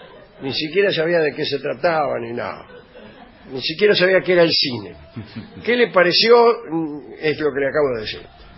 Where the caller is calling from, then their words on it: Colonia del Sacramento, Colonia, Uruguay; de Colonia del Sacramento.